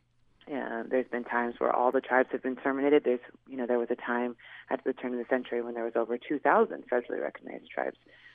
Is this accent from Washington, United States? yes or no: yes; Suquamish, Washington, United States; But, yeah, I grew up in Sunamish. My family is our commercial fishermen.